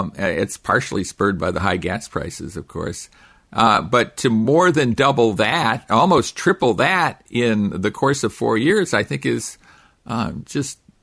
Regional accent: California, United States; Well, here is a thing that comes from my home state. Another amazing edict from the California Air Resources Board.

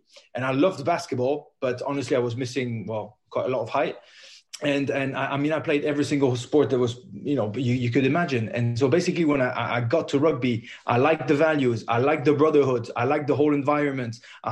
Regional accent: Paris, Île-de-France, France; born there; English is a second language; So I was born in Paris, where rugby was absolutely nothing.

